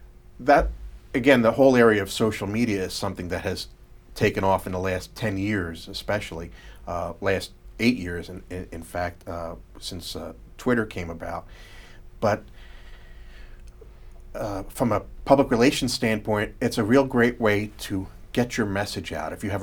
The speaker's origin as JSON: {"language": "English", "town": "Trenton", "region": "New Jersey", "country": "United States", "tie": "born or raised there", "said": "I actually started writing small stories for the newspapers in my hometown about our sports teams in my high school, and driving them over to the two papers in my hometown in Trenton, New Jersey."}